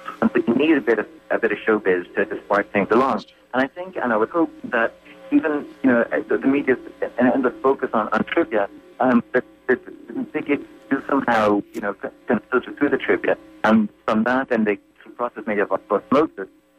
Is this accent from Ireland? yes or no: yes; Dublin, Leinster, Ireland; Yes, I'm from Dublin.